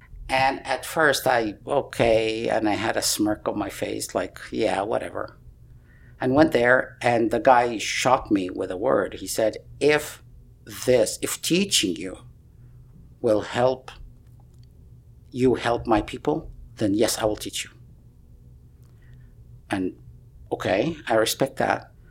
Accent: Egypt; English is a second language; even though I'm from Egypt, which means I'm from Africa. But for them, if I'm north of the Sahara, then I'm Western.

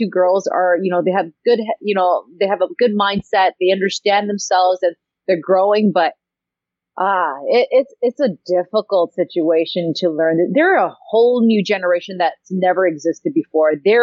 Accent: Canada; I'm on a beach. I'm Canadian. I was born a certain way.

